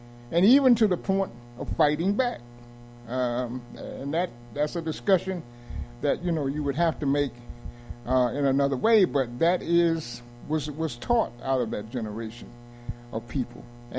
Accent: the South, United States; born there; I was born in the South, and I lived in a community that was very, very communal in spirit.

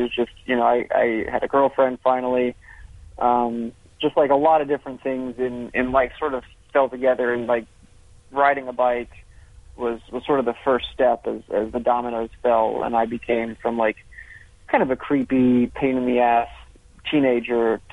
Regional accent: Atlanta, Georgia, United States; Yeah, I grew up in Atlanta, Georgia. Not a whole lot of bike riding there.

